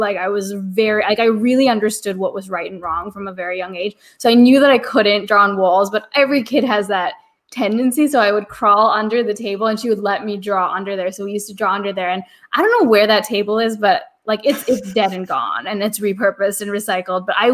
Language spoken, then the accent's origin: English; California, United States; But I grew up in the Silicon Valley in California.